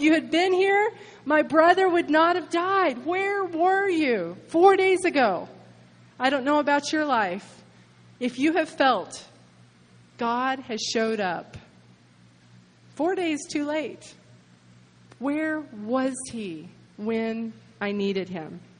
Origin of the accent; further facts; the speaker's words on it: United States; I mean, I know I come from the United States of America, but just because I come from there, that doesn't mean I'm made of money.